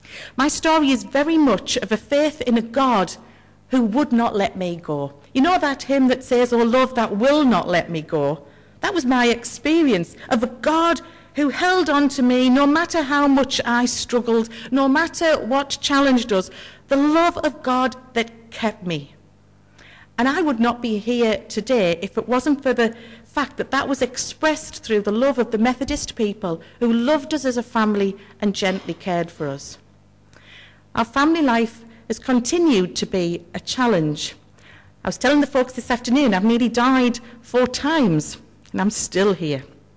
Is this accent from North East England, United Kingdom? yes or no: yes; Spennymoor, North East England, United Kingdom; now in Newcastle, United Kingdom; I was born and brought up in Spennymoor, County Durham, so you need to know I'm not a proper Geordie. I need to confess that now, although I live and work in Newcastle now. I was brought up in a Christian family